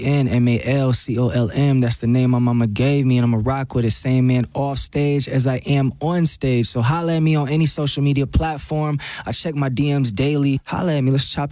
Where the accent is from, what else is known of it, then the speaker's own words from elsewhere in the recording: Midwest, United States; Because I can rap my head off all day. I'm from the Midwest.